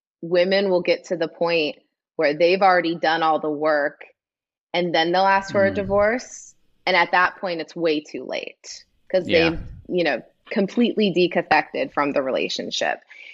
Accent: Midwest, United States; so I'm from the Midwest, grew up in a town of 800 people.

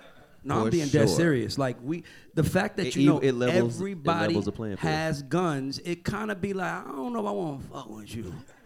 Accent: College Park, Georgia, United States; now in Fayetteville, United States; Like I'm from College Park. My house is in Fayetteville.

